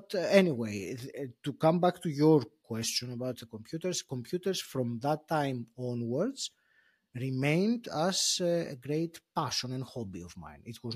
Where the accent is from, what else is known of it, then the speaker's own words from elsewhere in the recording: Greece; So I grew up in Greece in a very small place. My hometown was a small town.